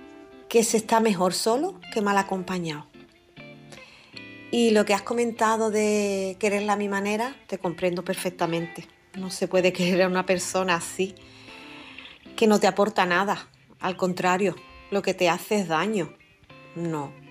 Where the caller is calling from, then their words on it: Cádiz, Andalusia, Spain; corresponsal de Cádiz.